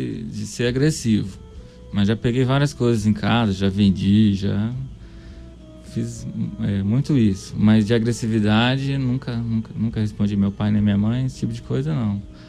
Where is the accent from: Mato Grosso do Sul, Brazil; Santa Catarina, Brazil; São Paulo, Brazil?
Mato Grosso do Sul, Brazil; Dourados; Eu sou aqui de Dourados, sou nascido aqui, criado aqui.